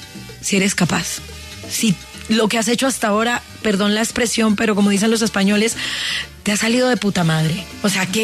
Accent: Jamundí, Valle del Cauca, Colombia; De hecho, mi adolescencia la viví en Jamundí. … Jamundí Valle. Yo no nací en Cali.

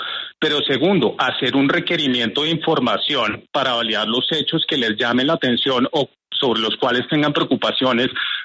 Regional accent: Colombia; Como colombiano, como administrado y como abogado

